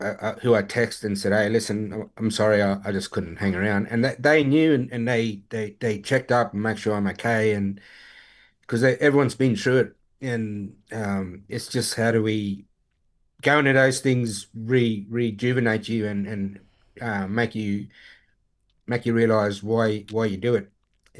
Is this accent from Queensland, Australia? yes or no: no; Northern Territory, Australia; I'm proud of where I'm from. And the fact is, I'm from the Northern Territory. I got connections all throughout it. My father's Arrernte, my mum is Larrakia and Wadji.